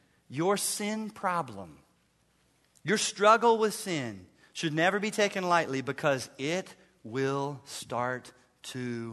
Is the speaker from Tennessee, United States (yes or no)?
yes; Chattanooga, Tennessee, United States; I grew up in the South. Hallelujah. Chattanooga, where kudzu rules in the summertime.